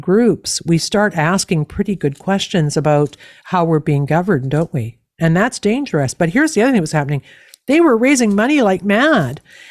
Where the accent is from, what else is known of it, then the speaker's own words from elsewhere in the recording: Canada; Because I'm a Canadian citizen, but many of us felt that way.